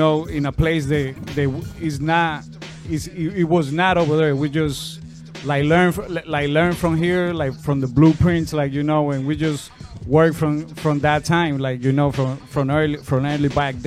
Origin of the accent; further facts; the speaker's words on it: Dominican Republic; We're from Dominican Republic. We're born and raised over there